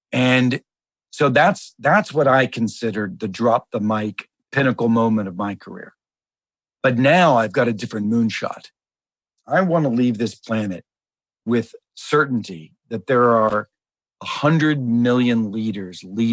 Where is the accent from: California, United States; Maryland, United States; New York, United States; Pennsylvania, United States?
Pennsylvania, United States; Pittsburgh; When I was a kid, I grew up in Pittsburgh. My old man was unemployed steel worker